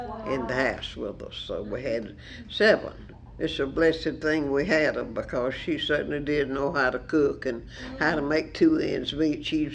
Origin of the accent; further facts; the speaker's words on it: Georgia, United States; We came from South Georgia